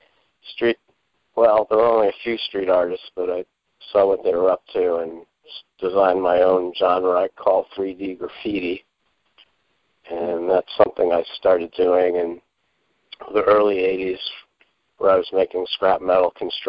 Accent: New York City, New York, United States; Well, as a kid, I grew up in New York City, so one of the things I used to do on the way to school was climb these no parking signs.

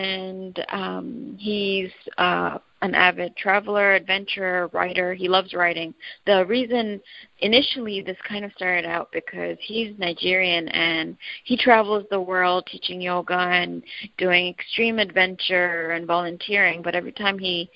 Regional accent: Dubai, United Arab Emirates; also born or lived in Canada / Australia; I was born here. I was born and raised here in Dubai. I did my undergrad in Canada. I went to Australia for my master's degree. And then Dubai is home, so I came back here.

